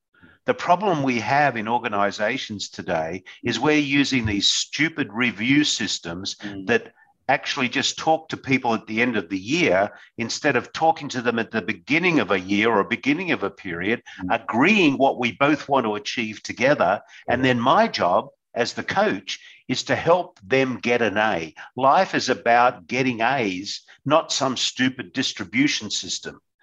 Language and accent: English; Australia; being an Australian